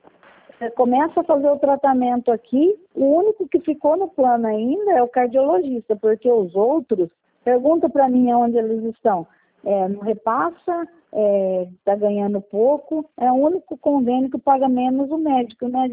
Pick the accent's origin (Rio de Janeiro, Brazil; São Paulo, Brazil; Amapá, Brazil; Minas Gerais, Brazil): São Paulo, Brazil; Iperó; Eu sou de Iperó, mas é extensão.